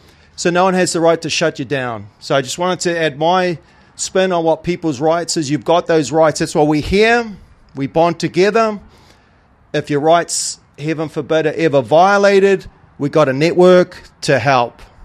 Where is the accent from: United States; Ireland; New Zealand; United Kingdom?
New Zealand; Most of you know me, but … from New Zealand, obviously with my accent.